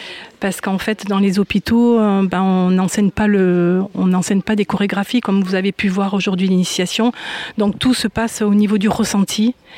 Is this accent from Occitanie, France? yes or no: yes; Toulouse, Occitanie, France; je viens de Toulouse hein